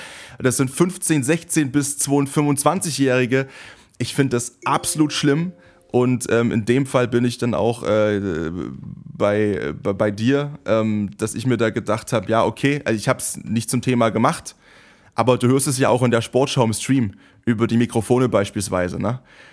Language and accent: German; Saxony, Germany; ich bin in der Nähe von Dresden geboren und aufgewachsen.